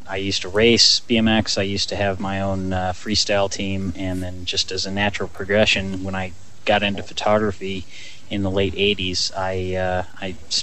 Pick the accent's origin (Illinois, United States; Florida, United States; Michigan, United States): Illinois, United States; now in Los Angeles, United States; I grew up in Illinois, and I found myself with a job in Los Angeles a few months later